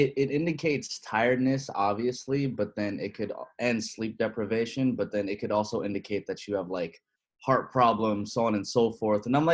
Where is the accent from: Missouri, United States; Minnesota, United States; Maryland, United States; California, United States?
California, United States; San Francisco; my life growing up in San Francisco was very, it was very normal.